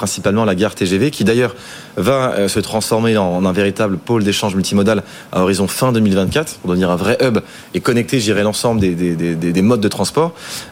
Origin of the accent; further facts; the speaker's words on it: Brittany, France; Je suis breton, donc autant en profiter.